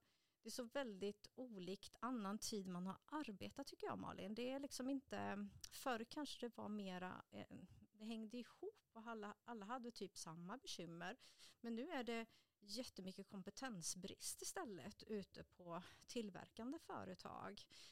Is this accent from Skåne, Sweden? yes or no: no; Vänersborg, Västra Götaland County, Sweden; moved away as an adult; also born or lived in Alingsås; Jag är en tjej som är född och uppvuxen i Vänersborg, men som flyttade därifrån i 25-årsåldern och hamnade i Alingsås.